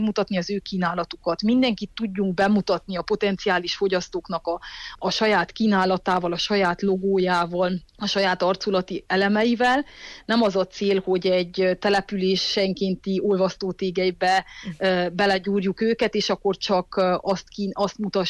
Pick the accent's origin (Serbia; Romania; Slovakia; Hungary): Romania; Székely Land; Természetes módon azért indul ez Székelyföldről, hiszen ugye mi is székelyföldiek vagyunk